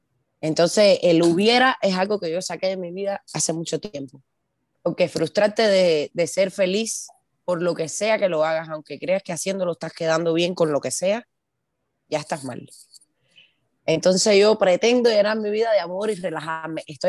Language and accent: Spanish; Cuba; moved away; yo me fui de Cuba y que todos los cubanos nos vamos de Cuba buscando libertad